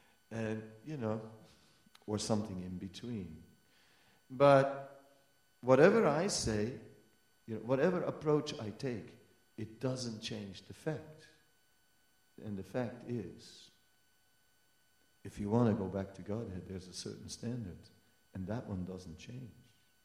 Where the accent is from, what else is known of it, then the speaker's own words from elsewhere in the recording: Amsterdam, North Holland, Netherlands; I'm from Amsterdam, you know, I grew up with these things, right?